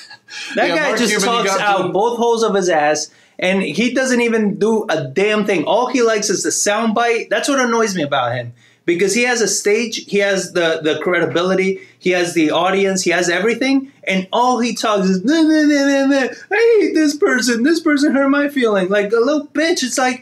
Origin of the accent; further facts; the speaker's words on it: Argentina; I'm from Argentina, and in Argentina, they had an issue where they were turning over presidents